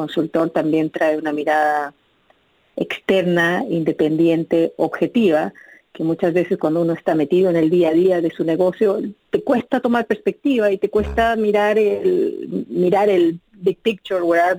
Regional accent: Bolivia; moved away as an adult; also born or lived in Chile; now in United States; yo nací en Bolivia, crecí en Bolivia, y luego hice mi carrera universitaria y los inicios de mi carrera profesional en Chile. Y llegué a los Estados Unidos hace poco más de 3 años

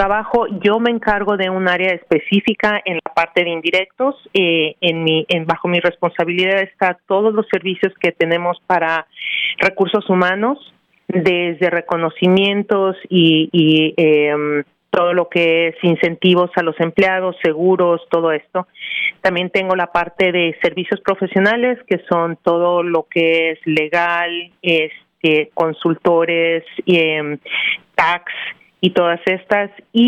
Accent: Mexico City, Mexico; Mira, yo soy mexicana, nacida y educada en la Ciudad de México.

